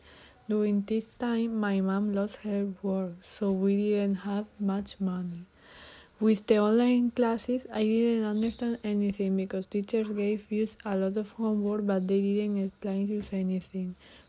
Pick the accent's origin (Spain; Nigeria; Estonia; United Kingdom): Spain; Córdoba, Andalusia; English is a second language; I'm 14 years old. I'm from Cordoba and I am a student at Blas Infante High School.